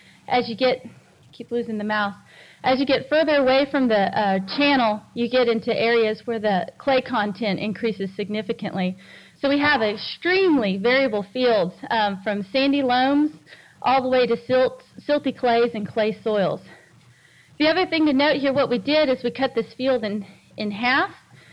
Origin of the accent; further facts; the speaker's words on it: Midwest, United States; I came from the Midwest, so especially in corn, it was found really useful